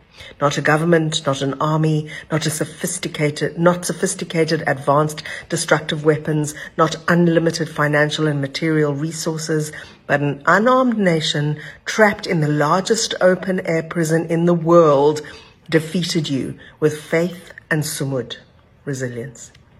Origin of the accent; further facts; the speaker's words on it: South Africa; I'm a South African. I am a Jew. I'm an anti-Zionist.